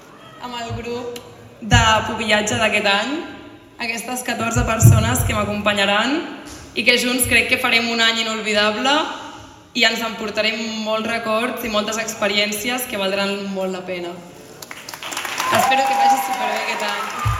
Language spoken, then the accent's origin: Catalan; Sitges, Catalonia, Spain; per poder representar el meu poble Sitges